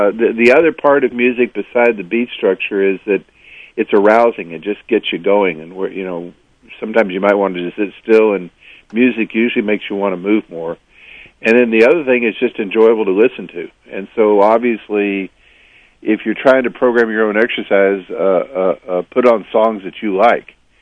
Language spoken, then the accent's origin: English; Texas, United States; I was raised in Texas, so country and Western music has this dominant beat.